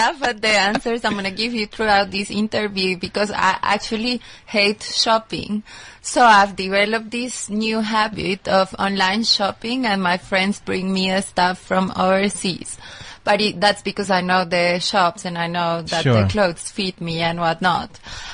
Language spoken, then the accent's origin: English; Colombia; moved away; also born or lived in United States; I'm originally from Colombia. So I was in the States and then I came here.